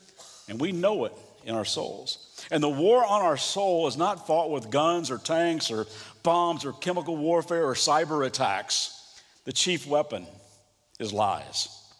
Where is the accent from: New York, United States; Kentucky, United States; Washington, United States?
Kentucky, United States; I'm from Kentucky, and somebody from Mission actually making fun of my heritage sent me this list.